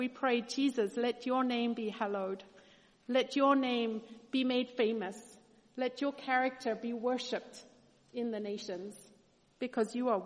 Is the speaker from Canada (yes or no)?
no; South Africa; I grew up in South Africa.